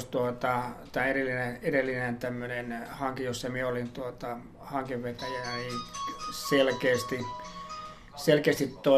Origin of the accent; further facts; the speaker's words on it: North Ostrobothnia, Finland; Lähtöisin olen kyllä tuolta Pohjois-Pohjanmaalta maanviljelijäperheestä, eli juuret ovat syvästi tuolla maaseudulla